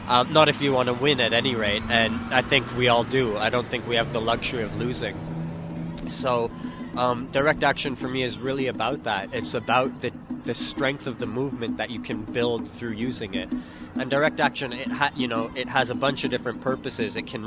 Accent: Montreal, Quebec, Canada; from Montreal

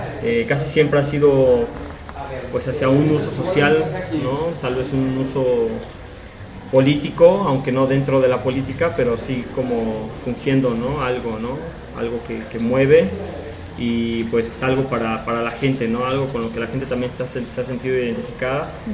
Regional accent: Mexico City, Mexico; born there; now in Oaxaca, Mexico; Bueno, nací en el Distrito Federal. Actualmente vivo aquí en Oaxaca, en la Sierra Oaxaqueña, bueno, en la Sierra Sur.

